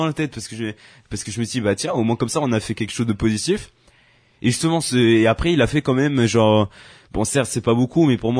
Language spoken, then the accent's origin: French; Corsica, France; même si je suis corse